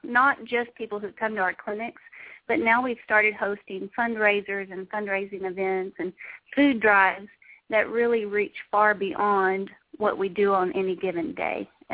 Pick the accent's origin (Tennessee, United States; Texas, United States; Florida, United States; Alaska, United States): Texas, United States; I grew up in East Texas, and I was, you know, raised on the back of a horse, basically.